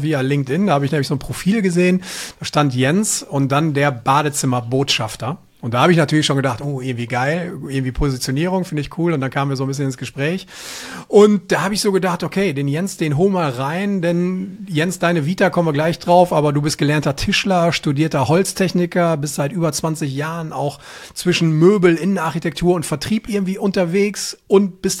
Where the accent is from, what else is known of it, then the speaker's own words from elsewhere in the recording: Ibbenbüren, North Rhine-Westphalia, Germany; Ein bisschen in der Nähe von meiner Heimat, ne? Das ist so, Ippenbüren ist nicht so weit entfernt